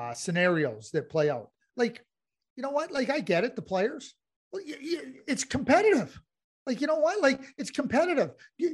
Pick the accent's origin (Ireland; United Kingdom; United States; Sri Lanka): Ireland; I'm Irish, you know, so I don't have to go search for four-leaf clovers.